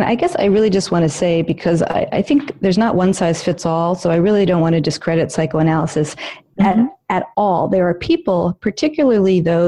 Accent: New York City, New York, United States; I am a born and raised in New York City.

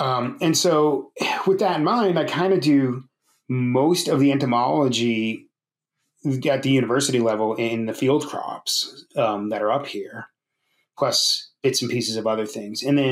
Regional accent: United States; now in Canada; I got here directly from California. So the start is that so I'm originally American, even though I'm at a Canadian university.

